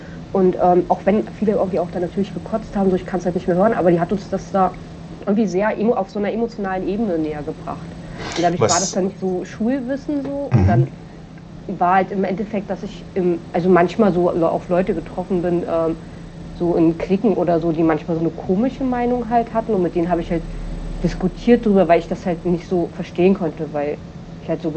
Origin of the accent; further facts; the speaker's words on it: East Germany, Germany; ich komme aus dem Osten und ich habe da nochmal eine ganz andere Wahrnehmung.